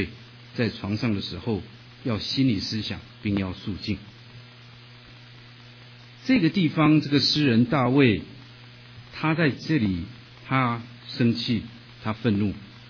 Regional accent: China; now in United States; 因为我们都是中国人来到美国生活

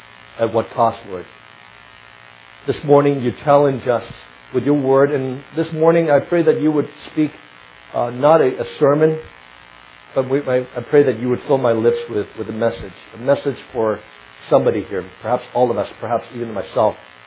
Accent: United States; And because I'm American, they would ask me, so what's with this

